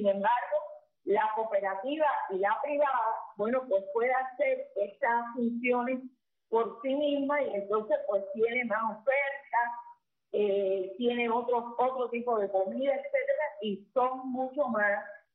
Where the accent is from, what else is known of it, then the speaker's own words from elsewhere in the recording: Cuba; ¿sabes cómo somos los cubanos?